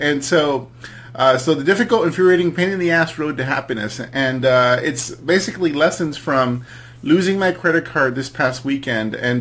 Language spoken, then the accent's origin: English; California, United States; He's actually from near my hometown. So he's from Southgate, California, which is near where I grew up.